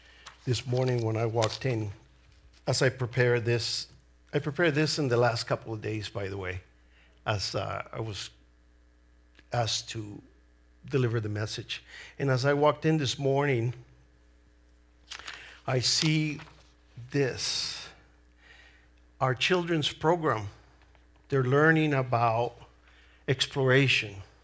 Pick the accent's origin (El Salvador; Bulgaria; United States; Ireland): El Salvador; born there; first language Spanish; English is a second language; It's my accent. I was born in El Salvador with Spanish speaking, my first language.